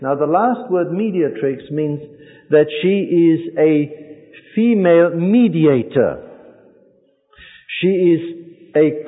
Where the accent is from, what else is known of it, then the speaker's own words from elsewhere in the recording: Austria; English is a second language; And I grew up in Austria, which is my home country, which is, of course, 90% Catholic.